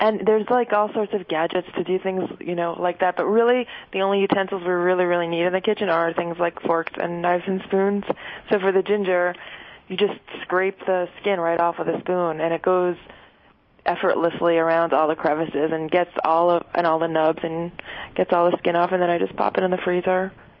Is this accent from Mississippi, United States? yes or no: no; New York City, New York, United States; my experience growing up in Brooklyn